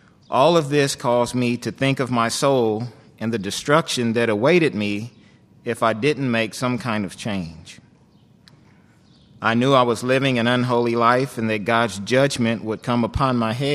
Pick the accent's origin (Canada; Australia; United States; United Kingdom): United States; Wichita, Kansas; born there; I was born in Wichita, Kansas, into a spiritual home where we attended a missionary Baptist church.